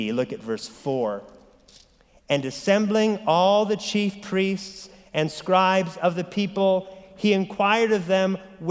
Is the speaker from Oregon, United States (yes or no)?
yes; Oregon, United States; there was a shooting in Clackamas, Oregon, not far from my hometown.